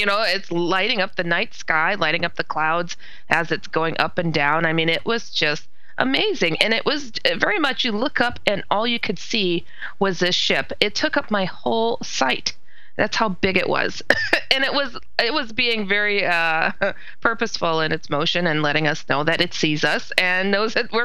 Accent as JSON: {"language": "English", "town": "Milwaukee", "region": "Wisconsin", "country": "United States", "said": "I'm actually from Wisconsin, downtown Milwaukee, Wisconsin"}